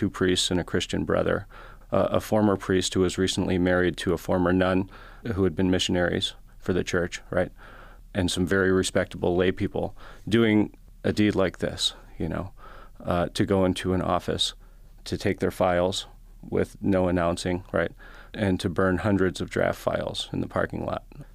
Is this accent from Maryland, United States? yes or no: yes; Baltimore, Maryland, United States; I grew up in Baltimore.